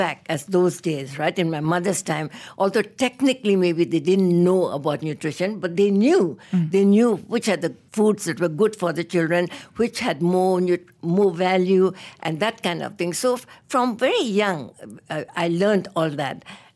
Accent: Myanmar; moved away as an adult; now in Malaysia; I was born and brought up in Myanmar and lived the first 20 odd years of my life in Myanmar. And then I studied overseas. And then I came to work in Malaysia as an expatriate in 1965 at the University of Malaya.

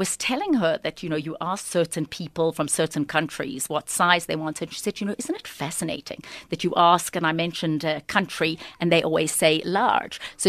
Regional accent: South Africa; now in Atlanta, United States; I always say I think I learned more about South Africa and was more proud of being South African living in Atlanta

